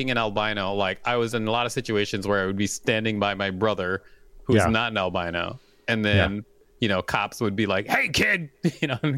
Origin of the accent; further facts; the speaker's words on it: Minneapolis, Minnesota, United States; I'm from Minneapolis too, so I've been thinking about it myself.